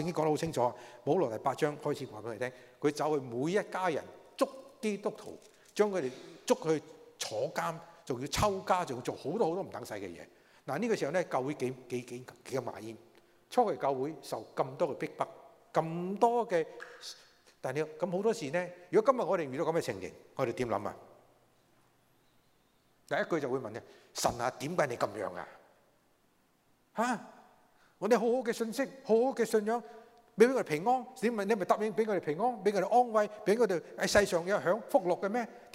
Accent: Guangdong, China; 我廣東人說是不是怎樣說不得好死

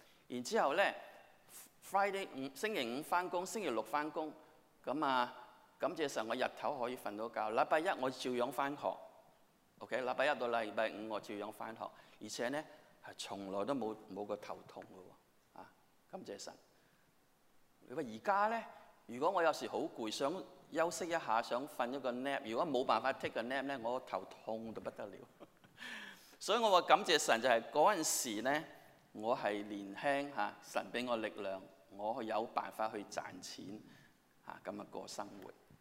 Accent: Hong Kong; moved away as an adult; 当时我来到呢，你知道我是香港来的，所以我是自费来的。

